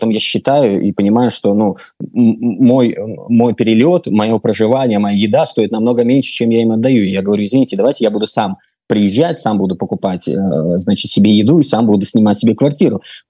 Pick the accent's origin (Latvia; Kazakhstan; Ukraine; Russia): Latvia; Я живу в Латвии, и по национальности я латыш, да, я в плане по национальности как принадлежность к стране. Этнически я русский. Предки мои, значит, по отцовской линии литовцы и белорусы, по материнской линии это русские старообрядцы.